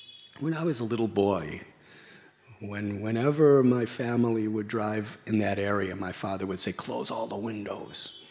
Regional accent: Chicago, Illinois, United States; I'm from Chicago. There's a famous place called the Water Tower.

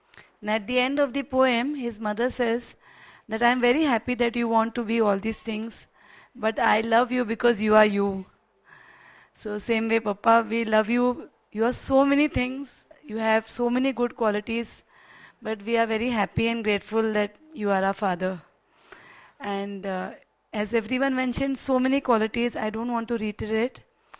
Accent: Karnataka, India; I remember growing up in Karnataka.

